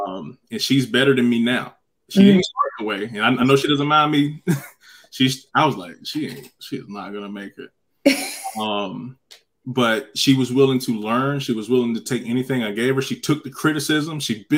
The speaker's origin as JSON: {"language": "English", "region": "North Carolina", "country": "United States", "accent": "North Carolina", "lives_now": "Atlanta, United States", "said": "Pardon my North Carolina accent, if y'all. I'm not coming out right. I'm in the Atlanta area now, so I probably also sound like people here that I hang out with."}